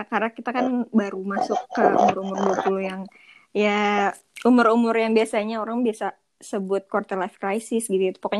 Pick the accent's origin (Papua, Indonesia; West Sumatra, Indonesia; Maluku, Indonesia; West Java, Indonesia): West Java, Indonesia; Depok; Kalau gue kan orang Depok kayak